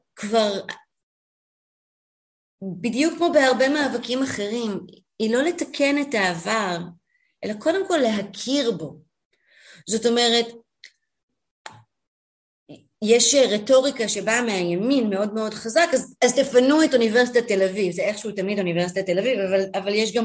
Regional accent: Jerusalem, Jerusalem District, Israel; אמנם גדלתי בירושלים, בחברה מאוד מגוונת, ידעתי ערבית כי זה היה חלק מהיום יום שלי

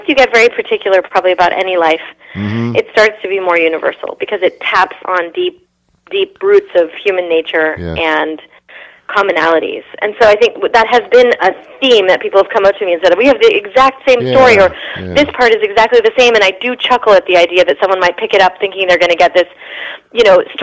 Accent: California, United States; The coming-of-age story about a girl growing up in California.

